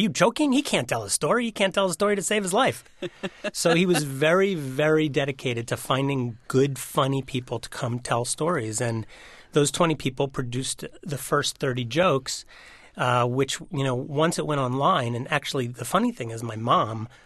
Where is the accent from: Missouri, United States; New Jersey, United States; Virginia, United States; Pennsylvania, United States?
New Jersey, United States; Highland Park; Well, the first round we did in my hometown of Highland Park, New Jersey.